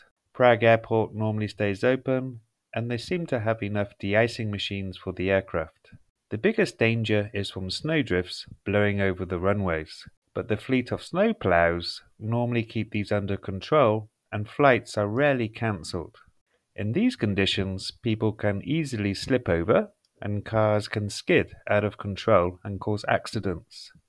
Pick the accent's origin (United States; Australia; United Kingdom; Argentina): United Kingdom; England; This is because I never did this job when I grew up in England